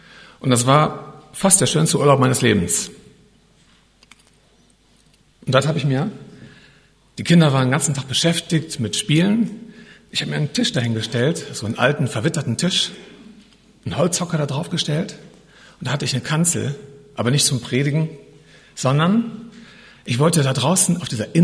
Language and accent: German; Rhineland-Palatinate, Germany; moved away; Sie stammt aus meiner alten Heimat, aus dem Hunsrück.